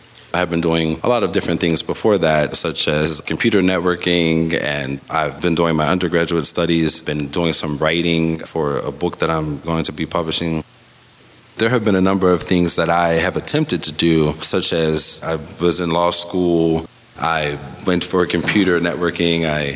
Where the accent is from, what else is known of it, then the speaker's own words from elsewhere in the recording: Hazelwood, Pennsylvania, United States; I'm from Glen Hazel and Hazelwood, born and raised here. From growing up here from a young age, it certainly has been a place that has been warm and welcoming, loving.